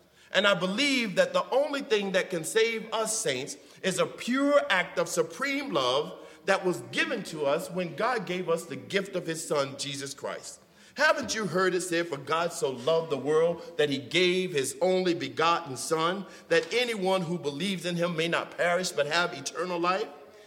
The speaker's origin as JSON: {"language": "English", "region": "the South", "country": "United States", "said": "I'm from the South, y'all"}